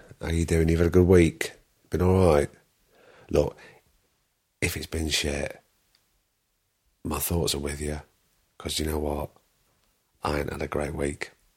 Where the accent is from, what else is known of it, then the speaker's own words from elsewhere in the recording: Blackpool, North West England, United Kingdom; when I came down from Blackpool, I immediately went to North London, because that's where all the Northerners were.